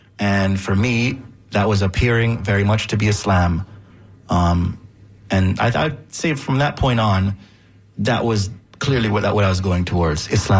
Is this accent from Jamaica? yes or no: yes; Jamaica; I was, you know, was of course as a Jamaican